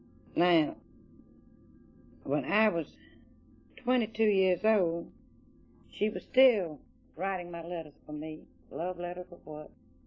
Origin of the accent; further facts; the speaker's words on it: Chicago, Illinois, United States; born there; And they lived in Chicago, and my brother and I were born in Chicago.